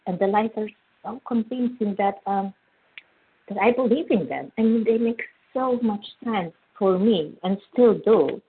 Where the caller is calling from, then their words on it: California, United States; I'm calling from California.